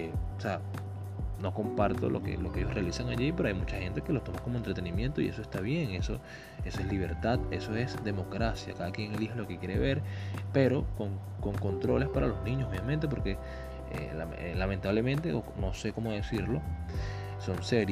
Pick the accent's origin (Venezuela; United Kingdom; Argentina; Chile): Venezuela; porque es esencial que cada quien manifieste su punto de vista, porque somos venezolanos